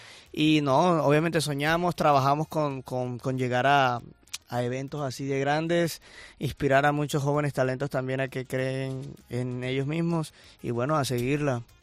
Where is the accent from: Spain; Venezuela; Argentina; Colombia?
Colombia; Barranquilla, Atlántico; accent: costeño; yo soy de Barranquilla, en Barranquilla hablan como te estoy hablando, soy costeño.